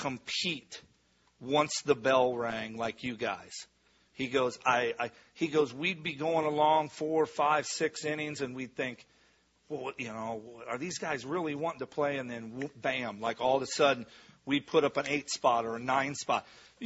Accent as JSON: {"language": "English", "region": "Midwest", "country": "United States", "tie": "born or raised there", "said": "I grew up in the Midwest. I think every kid plays basketball, and I support that."}